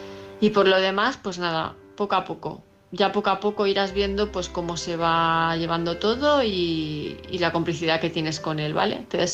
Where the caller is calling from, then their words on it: Palma, Balearic Islands, Spain; de Palma de Mallorca